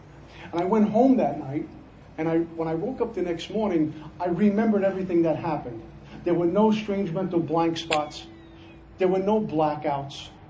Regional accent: Brooklyn, New York, United States; born or raised there

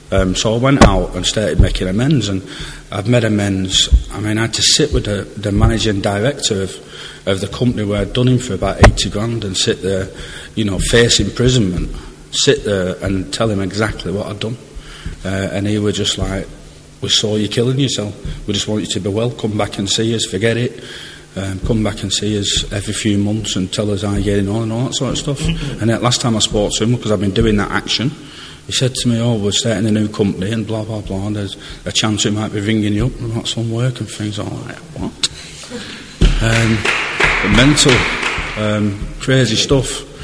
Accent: Preston, North West England, United Kingdom; I'm from Preston, to get that in.

